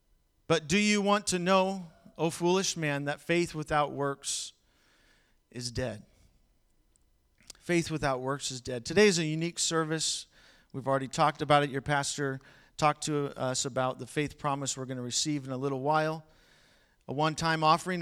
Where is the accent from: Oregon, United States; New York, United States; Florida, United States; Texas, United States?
Oregon, United States; St. Helens; I grew up in St. Helens, Oregon. That's not in Washington. Some people think it is. It's right across the river from Woodland.